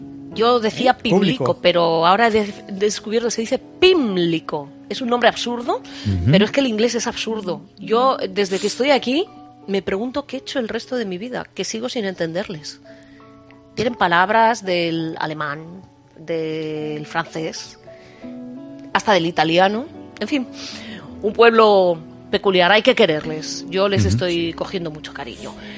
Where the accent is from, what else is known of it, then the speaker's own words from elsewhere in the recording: Spain; now in United Kingdom; yo soy expatriada. Yo soy española, pago impuestos en España